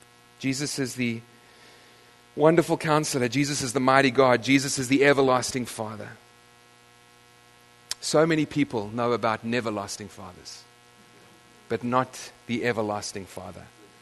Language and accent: English; Nottingham, East Midlands, United Kingdom; born there; I was born in Nottingham, so there you go.